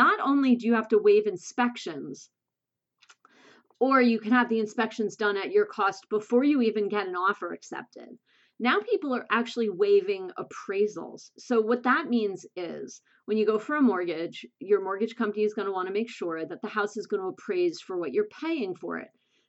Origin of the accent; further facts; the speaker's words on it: New Jersey, United States; I'm from Jersey, and I am just, again, coming out of the box with gloves off.